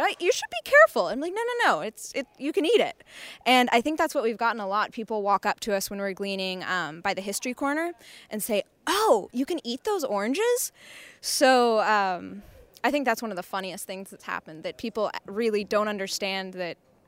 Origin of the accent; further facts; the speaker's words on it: Houston, Texas, United States; I grew up in Houston, Texas, and there's something called loquats, which don't look particularly edible, but they are.